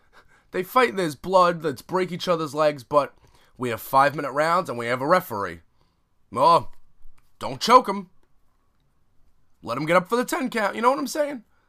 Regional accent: Brooklyn, New York, United States; I'm from Brooklyn. I know a lot of neighborhoods that I can go see fights for free right now.

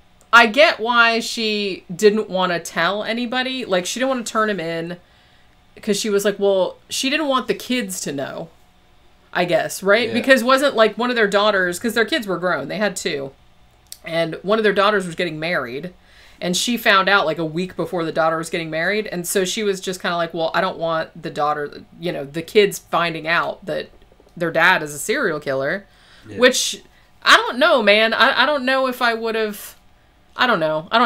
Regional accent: Kansas, United States; I'm from Kansas, I know.

